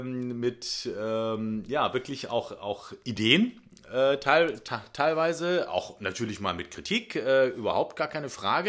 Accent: Karlsruhe, Baden-Württemberg, Germany; moved away as an adult; now in Hamburg, Germany; Ich bin 1991 von Karlsruhe hier nach Hamburg gezogen.

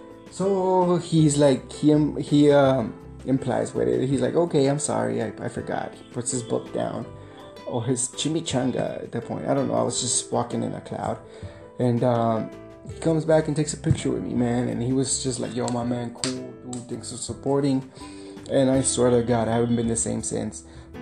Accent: El Paso, Texas, United States; Like, I'm here from El Paso, la da da.

